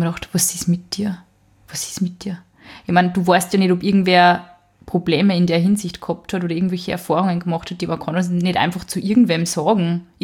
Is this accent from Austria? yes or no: yes; Braunau am Inn, Upper Austria, Austria; Oh, meine Heimatstadt.